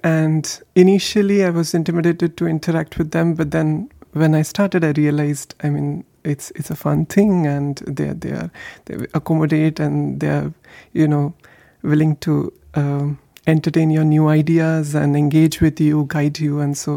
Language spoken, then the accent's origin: English; Pune, Maharashtra, India; moved away as an adult; And so I grew up in Pune, India, and that's where I did my undergrad and master's. And after a PhD at Indian Institute of Science, I moved here.